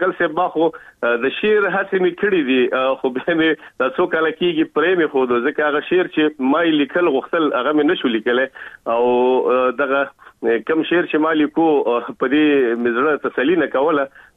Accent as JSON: {"language": "Pashto", "region": "Kabul", "country": "Afghanistan", "moved": "as an adult", "said": "په افغانستان کې خو په کابل کې مونږ اوسېدلو"}